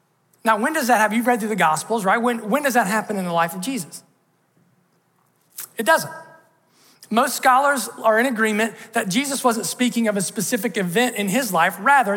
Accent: Ohio, United States; A little church that I grew up in Southern Ohio, I know the song that they're singing this morning.

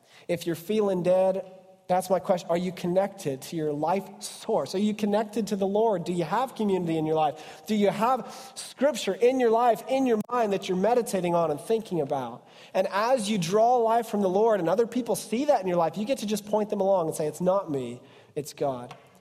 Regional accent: Ohio, United States; I grew up on Panther Creek. It's in western Ohio

